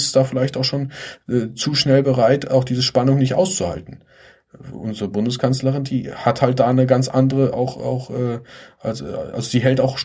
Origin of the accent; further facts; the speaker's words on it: Germany; Ich bin zwar in Deutschland geboren, aufgewachsen, aber ich weiß auch, meine familiärerseits, gerade mütterlicherseits, es waren mit die ersten Heimkehrer nach Deutschland.